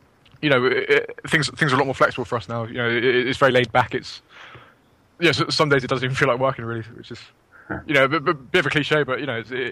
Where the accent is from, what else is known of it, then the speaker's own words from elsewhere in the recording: Newmarket, East of England, United Kingdom; I'm also on the Train the Game course, and I'm from Newmarket, Suffolk.